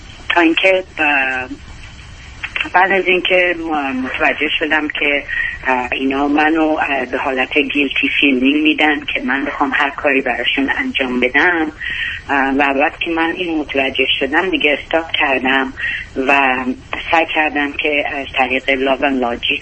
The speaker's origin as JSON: {"language": "Persian", "country": "Iran", "also_born_or_lived": "England", "moved": "yes", "lives_now": "Texas, United States", "said": "من از سال 70 از ایران اومدم و سال 80 اومدم آمریکا. از ایران اومدم رفتم انگلیس بعد اومدم آمریکا."}